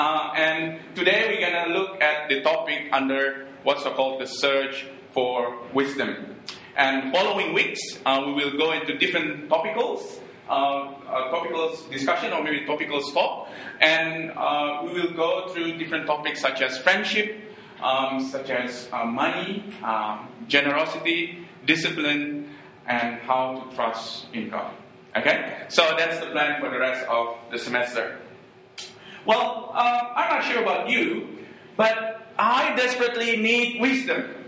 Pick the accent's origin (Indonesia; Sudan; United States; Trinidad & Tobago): Indonesia; my parents, I grew up in Indonesia